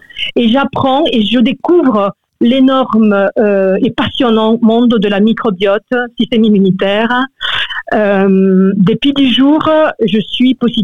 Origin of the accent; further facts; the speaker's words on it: Peru; French is a second language; Je suis originaire du Pérou. Je suis originaire du Pérou.